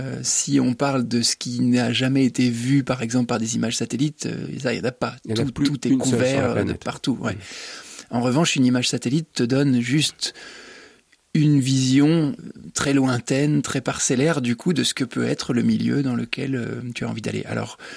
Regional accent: Grenoble, Auvergne-Rhône-Alpes, France; j'ai des origines alsaciennes, absolument. Mais moi, je suis né complètement à Grenoble et j'étais dans les alentours. Et les alentours de Grenoble, il y a encore 40 ans, c'était des vignes. Et c'était la forêt, et c'était un monde plutôt de chasseurs

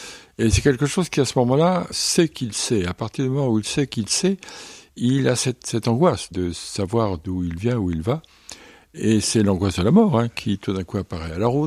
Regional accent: France; non, je suis français

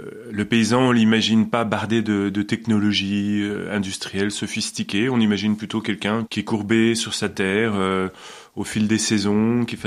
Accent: Paris, Île-de-France, France; c'est vrai que j'ai grandi au cœur de Paris, dans une école où il y avait 1000 élèves, mais un seul arbre

